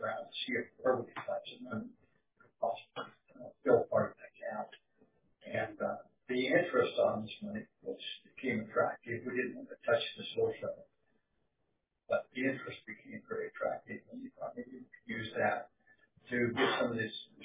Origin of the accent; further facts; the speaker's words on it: Utah, United States; I am from Davis County, but I think I own it from the largest nursery operation in the state of Utah.